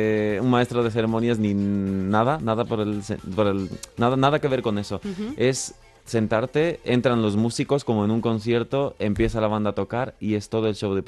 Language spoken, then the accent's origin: Spanish; Ecuador; Sí, soy de Ecuador.